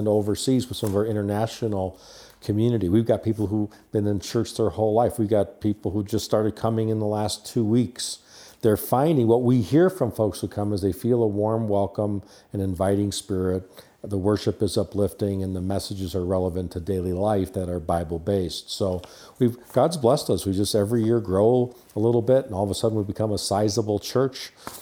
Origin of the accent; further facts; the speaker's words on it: Chicago, Illinois, United States; now in Park City, United States; I'm a Midwestern kind of guy. I grew up in Chicago, the suburbs, the south suburbs. In high school, we moved to the west suburbs, Lisle, Naperville.